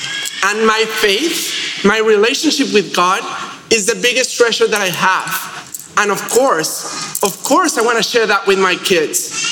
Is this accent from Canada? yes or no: no; Mexico; I'm from Mexico, and that happens there, so I assume it happens here as well somehow.